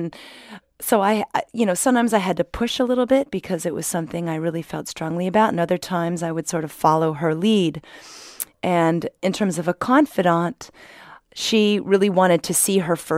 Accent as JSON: {"language": "English", "town": "Granville", "region": "Ohio", "country": "United States", "tie": "born or raised there", "said": "It just felt so important that the people in my hometown of Granville, Ohio, got to meet her, and she came."}